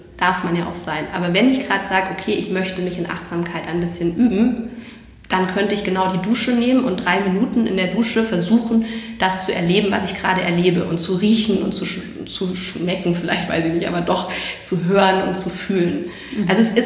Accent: Munich, Bavaria, Germany

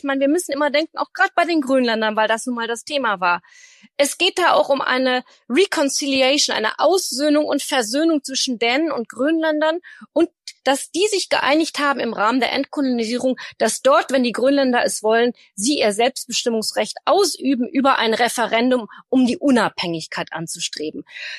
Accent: Germany

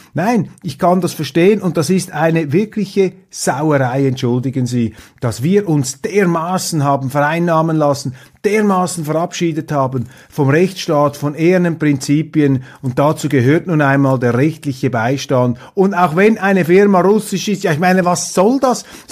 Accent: Switzerland; als Schweizer Recht geben und mein Heimatland kritisieren.

